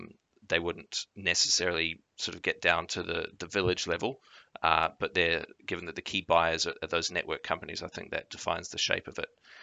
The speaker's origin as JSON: {"language": "English", "country": "New Zealand", "said": "Given that I'm from New Zealand"}